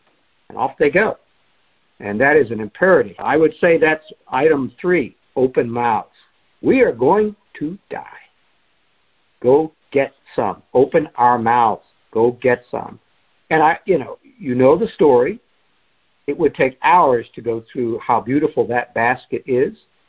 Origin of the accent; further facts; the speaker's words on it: United States; because I'm an American, and I have some privilege.